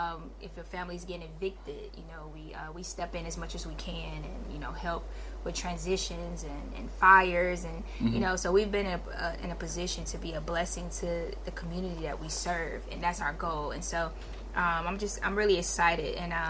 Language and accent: English; College Park, Georgia, United States; Oh, I'm from College Park, Georgia. ATL, Georgia